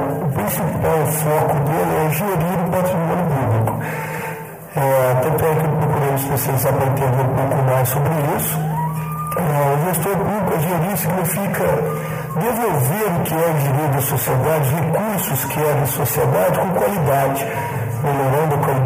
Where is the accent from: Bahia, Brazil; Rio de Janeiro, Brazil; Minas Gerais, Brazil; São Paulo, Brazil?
Minas Gerais, Brazil; Guaxupé; Isso, sou nascido e criado aqui em Guaxupé, né?